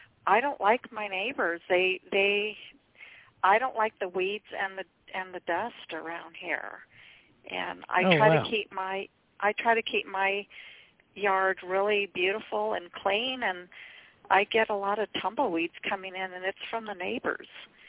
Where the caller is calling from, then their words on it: Albuquerque, New Mexico, United States; I'm from New Mexico.